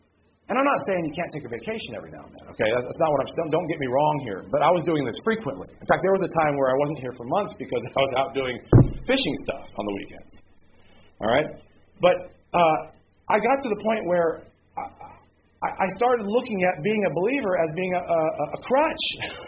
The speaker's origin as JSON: {"language": "English", "country": "United States", "said": "Now, if this is where all my stock and trade was my status as an American, because remember, I'm a businessman."}